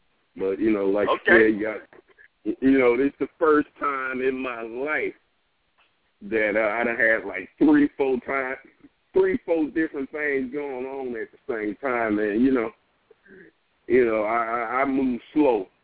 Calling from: Mount Vernon, New York, United States; I'm calling from Mount Vernon, New York.

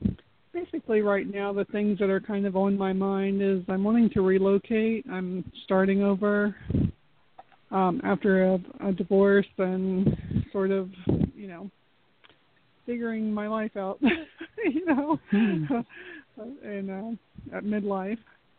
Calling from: Florida, United States; I'm calling you from Florida.

